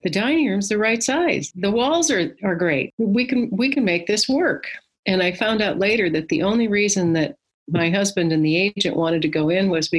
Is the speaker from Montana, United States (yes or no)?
yes; Montana, United States; now in Prescott, United States; I grew up in Montana, so I'm kind of a mountain, foresty, woodsy kind of girl. Prescott offered all of that without the cold and winter of Montana.